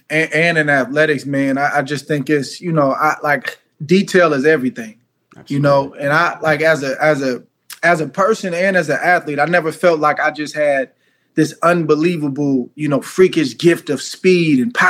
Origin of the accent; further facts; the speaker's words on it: California, United States; And I'm from California, so I'm trying to figure it out.